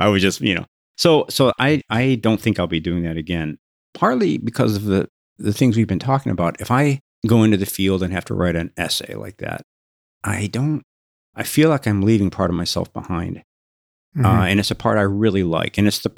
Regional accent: Chicago, Illinois, United States; You know, I grew up in Chicago, and I had a lot of relatives in Amarillo, Texas

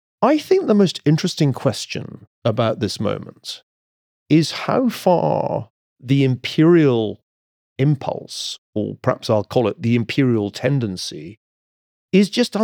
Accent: United States; but I'm an American having an argument with the vice president.

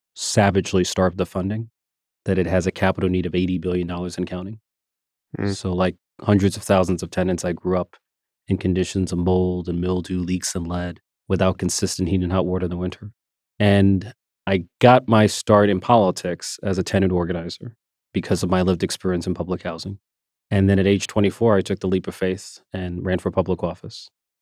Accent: Bronx, New York, United States; I was born and raised in the Bronx, spent all of my childhood in poverty. I was raised by a single mother who had to raise three of us on minimum wage

